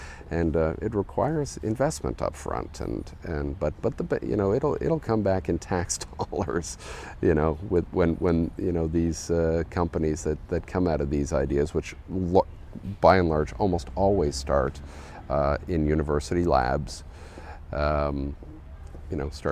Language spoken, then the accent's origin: English; Toronto, Ontario, Canada; I went to high school in Toronto, Canada, so I'm Canadian.